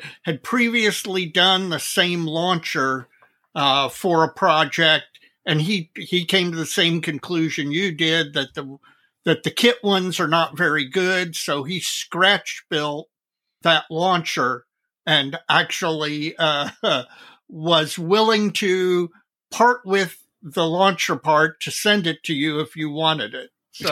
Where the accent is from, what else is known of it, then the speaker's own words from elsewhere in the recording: Richmond, Virginia, United States; it turns out that Frank and I grew up in Richmond, Virginia for a number of years. And where I used to live is not that far from where Frank is.